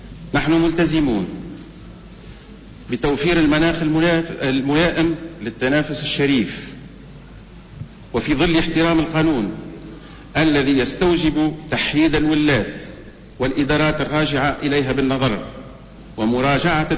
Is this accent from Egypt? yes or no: no; Tunisia; والتي صنعت دوما التحولات الكبرى في بلادنا تونس